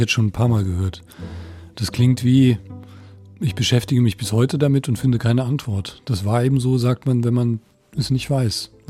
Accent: West Germany, Germany; als Wessi steht mir kein Urteil zu.

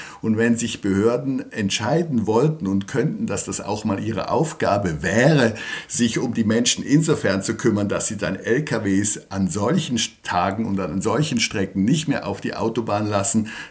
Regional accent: Switzerland; dass für mich als Schweizer ist das immer schwer auszuhalten.

